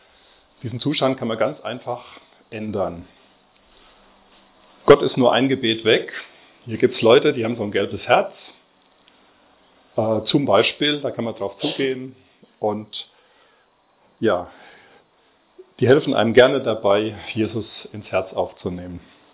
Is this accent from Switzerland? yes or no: no; Westerwald, Germany; Ich habe mit 7 Jahren in der Kinderstunde, in der klassischen Zeltevangelisation, in meinem Heimatort im Westerwald, mein Leben Jesus übergeben. Seitdem ist er mein Herr und Retter.